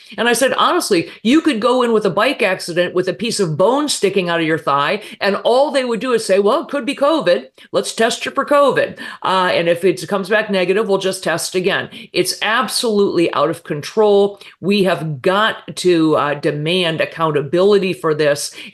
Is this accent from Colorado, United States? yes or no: yes; Colorado, United States; in the state of Colorado, my home state